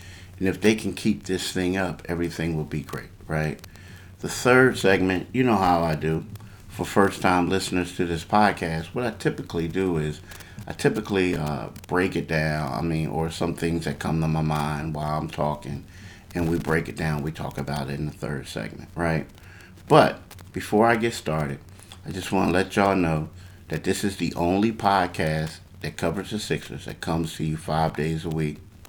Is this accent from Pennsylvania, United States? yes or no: yes; Philadelphia, Pennsylvania, United States; I grew up in Philly, in the city. This is the Philly area, South Jersey, Delaware, southeastern Pennsylvania.